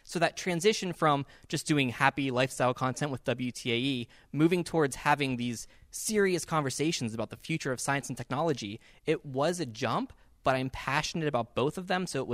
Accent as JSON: {"language": "English", "town": "Beaver County", "region": "Pennsylvania", "country": "United States", "tie": "born or raised there", "moved": "as an adult", "lives_now": "Pittsburgh, United States", "said": "So I grew up in the Pittsburgh area in Beaver County, went to the University of Pittsburgh. Immediately upon graduation, I moved to Los Angeles."}